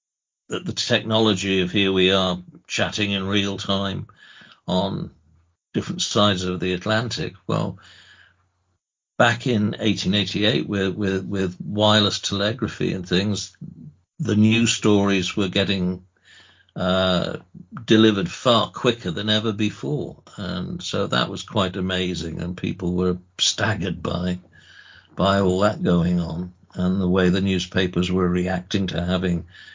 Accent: Wales, United Kingdom; Yes, we get everywhere, the Welsh.

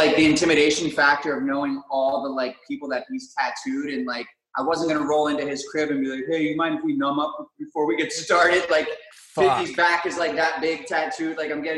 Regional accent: Frederick, Maryland, United States; now in Los Angeles, United States; I grew up in a town called Frederick, Maryland, which is like 40 miles north of Washington, D.C. I've been in L.A. now for, it'll be 12 years this month.

